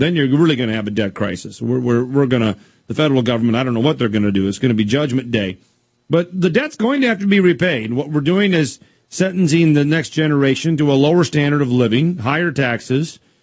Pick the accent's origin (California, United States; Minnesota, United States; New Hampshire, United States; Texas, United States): Minnesota, United States; My home state of Minnesota loves to tout its below national average unemployment rate.